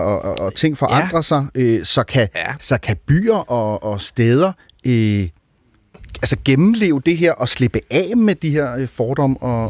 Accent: Vanløse, Capital Region of Denmark, Denmark; Jeg er jo fra Vanløse.

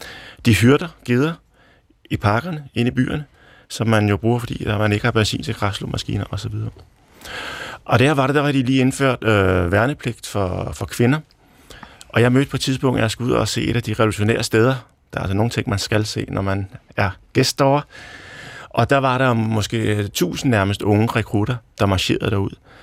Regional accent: Copenhagen, Capital Region, Denmark; og er forfatter. Jeg kommer fra Nørrebro.

